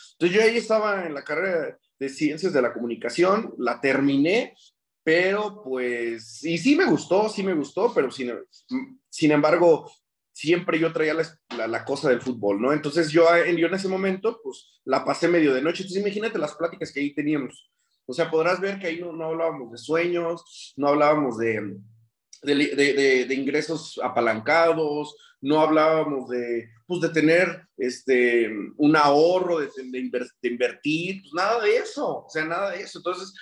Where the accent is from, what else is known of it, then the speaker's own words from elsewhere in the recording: Uruapan, Michoacán, Mexico; now in Guadalajara, Mexico; yo soy de Uruapan y yo estoy en Guadalajara